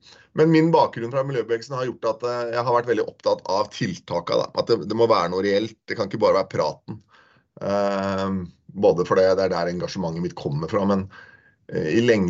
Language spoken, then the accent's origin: Norwegian; Skien, Telemark, Norway; Når jeg vokste opp her i Skien, Grenland